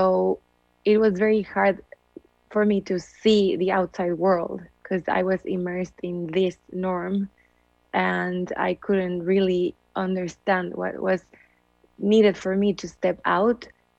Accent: Mexico; now in United States; I'm originally from Mexico.

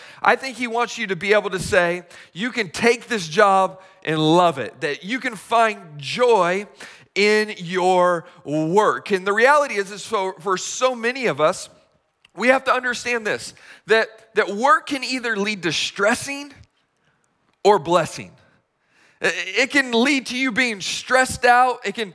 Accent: Tucson, Arizona, United States; And I grew up in Tucson, Arizona. Now, summer in Tucson, it is like 112 degree temperatures, okay?

